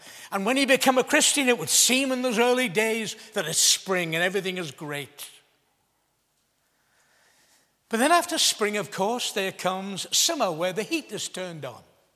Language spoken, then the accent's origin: English; Ballymoney, Northern Ireland, United Kingdom; I come from Ballymoney, the wild north.